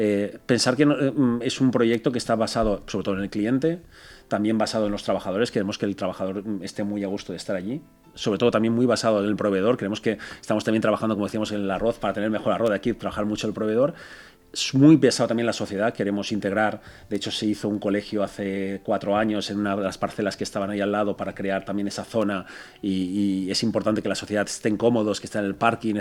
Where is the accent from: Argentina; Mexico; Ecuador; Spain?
Spain; Valencian Community; somos valencianos y tenemos que cuidarlo nuestro, lo valenciano.